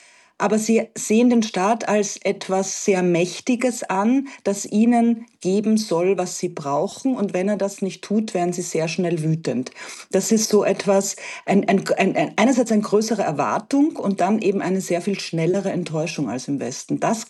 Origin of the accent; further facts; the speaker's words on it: Austria; Ich bin ja auch Österreicherin und stehe in einer gewissen Weise dazwischen.